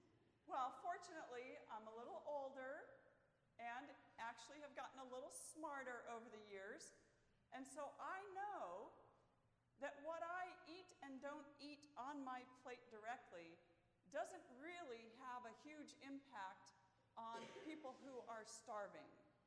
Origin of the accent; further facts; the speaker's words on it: Michigan, United States; Now, you should also know that I was living in Michigan at that time. I grew up in Michigan.